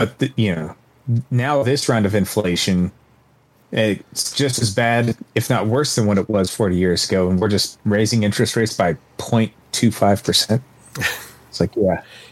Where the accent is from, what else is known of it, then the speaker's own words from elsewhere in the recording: United States; I mean, for us, we're American.